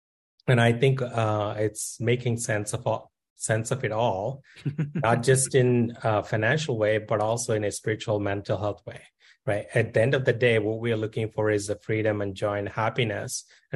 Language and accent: English; India; I look back at my childhood growing up in India and limited necessities and the struggles and what I became today.